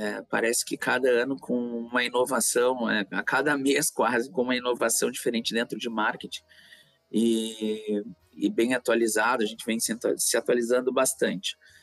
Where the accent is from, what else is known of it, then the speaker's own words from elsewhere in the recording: Porto Alegre, Rio Grande do Sul, Brazil; Eu sou natural de Porto Alegre, né? Sou gaúcho e vivi aqui, exceto por 6 meses, que eu tive uma experiência no exterior, morando nos Estados Unidos, mas o resto da minha vida toda morando aqui em Porto Alegre.